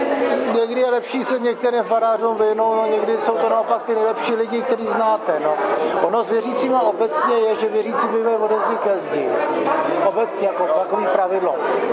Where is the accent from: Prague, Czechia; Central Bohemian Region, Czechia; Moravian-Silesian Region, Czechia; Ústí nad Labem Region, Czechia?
Prague, Czechia; No, jsem z Prahy, no.